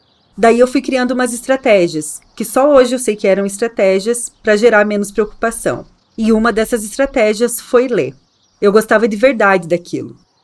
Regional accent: Santa Cecília, Santa Catarina, Brazil; born there; Eu sempre me orgulhei de dizer que nasci em Santa Cecília, uma cidade bem pequena, de uns 16 mil habitantes, que fica ali entre a Serra, o Meio-Oeste e o Planalto Norte de Santa Catarina.

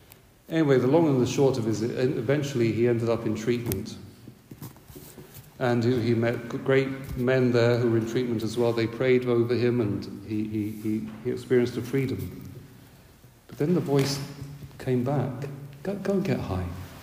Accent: New Zealand; And are you from Australia? I've never been asked whether I'm from New Zealand. Some of them guess that I'm from England, or they say Ireland. Some even ask me, am I from Germany?

